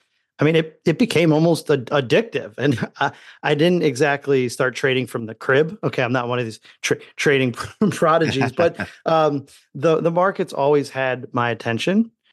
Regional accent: Indiana, United States; So I grew up in Indiana, not necessarily a farm boy, but also not necessarily a big city either. Grew up just outside of Chicago.

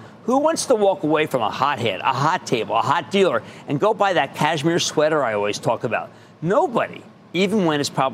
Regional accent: New Jersey, United States; I want to go to Glenn in my home state of New Jersey.

